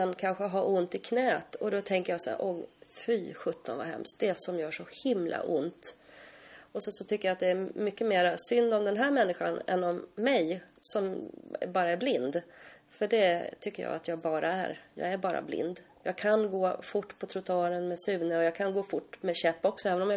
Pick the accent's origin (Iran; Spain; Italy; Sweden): Sweden; Stockholm, Stockholm County; Jag är född och uppvuxen i Stockholm. Men har bott här nere i Skåne i 13-15 år någonting. mellan Ystad, Löberöd, Ljungbyhed och Helsingborg.